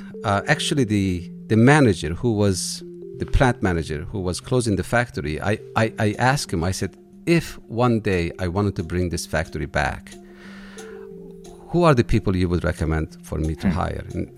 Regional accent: Turkey; I'm from Turkey

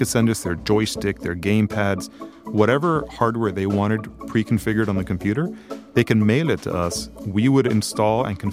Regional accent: Miami, Florida, United States; Yeah, born and raised in Miami.

